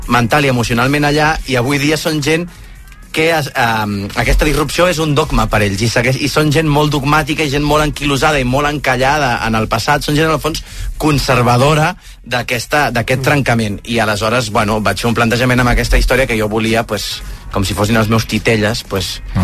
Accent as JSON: {"language": "Catalan", "region": "Catalonia", "country": "Spain", "said": "a més que aquí som els catalans són molt de no montis un numeret"}